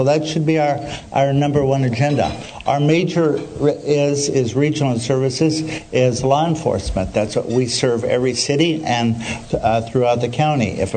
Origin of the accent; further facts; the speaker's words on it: Washington, United States; My dad said no, so I was born in Memorial. That's kind of where our community was. I was raised down here a few miles, went to Evergreen High School